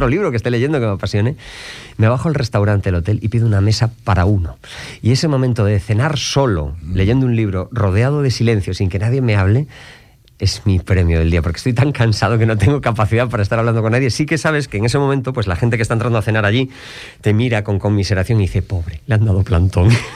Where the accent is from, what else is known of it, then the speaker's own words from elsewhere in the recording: Galicia, Spain; ¿qué es lo primero que hacemos los gallegos cuando llegamos a algún sitio? Nos juntamos.